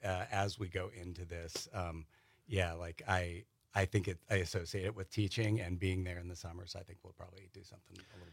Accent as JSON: {"language": "English", "town": "Brooklyn", "region": "New York", "country": "United States", "lives_now": "Wisconsin, United States", "said": "I'm an implant. I came here from Brooklyn. My wife is from Wisconsin."}